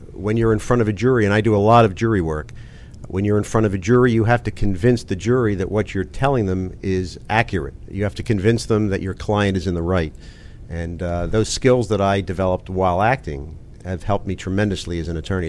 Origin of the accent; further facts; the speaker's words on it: Philadelphia, Pennsylvania, United States; I grew up in Northeast Philadelphia around Welsh and the Boulevard.